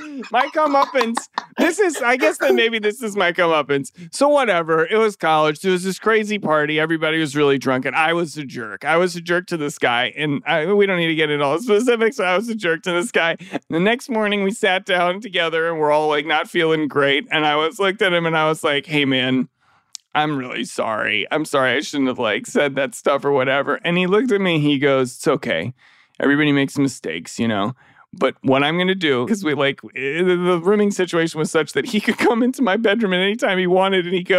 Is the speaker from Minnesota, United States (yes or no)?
yes; Minnesota, United States; I'm from Minnesota. We're Minnesota. People in Minnesota, they're nice.